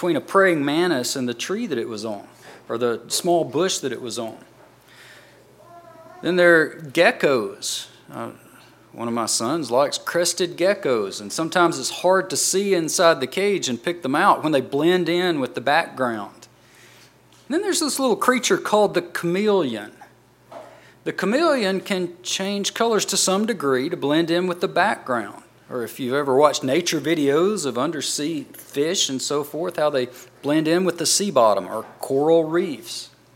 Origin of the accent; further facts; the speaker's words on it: Georgia, United States; I remember growing up in Georgia, I would be out cutting wood in the springtime or summer